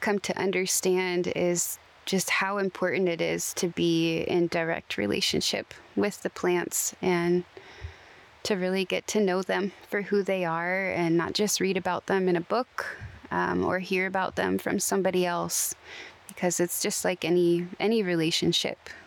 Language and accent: English; Seattle, Washington, United States; also born or lived in Ketchikan, Alaska; So I grew up primarily in the Seattle area, as well as Ketchikan, Alaska. And my Tsimshian lineage goes back to Prince Rupert or Old Methlakahtla.